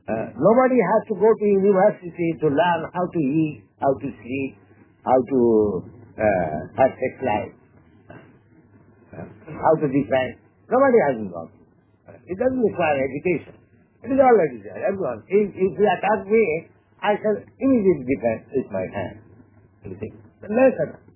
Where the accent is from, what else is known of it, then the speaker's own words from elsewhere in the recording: India; I came from India.